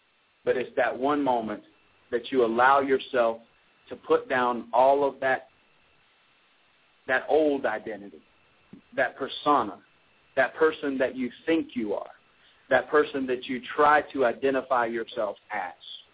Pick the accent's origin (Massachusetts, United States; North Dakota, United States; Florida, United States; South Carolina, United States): South Carolina, United States; Anderson; born or raised there; now in Tucker, United States